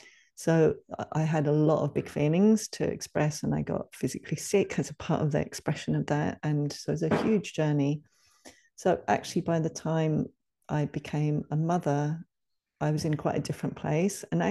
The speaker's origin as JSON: {"language": "English", "country": "United Kingdom", "tie": "born or raised there", "moved": "as an adult", "lives_now": "Ireland", "said": "Yeah, I was born there. I lived there until I was 30."}